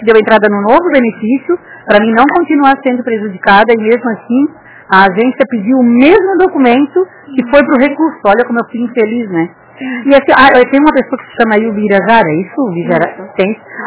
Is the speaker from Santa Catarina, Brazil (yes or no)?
yes; Biguaçu, Santa Catarina, Brazil; eu sou aqui de Biguaçu